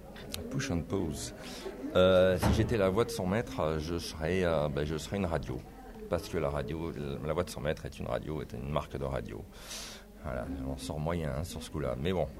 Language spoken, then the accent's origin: French; Toulouse, Occitanie, France; Du sud de la France, de Toulouse exactement.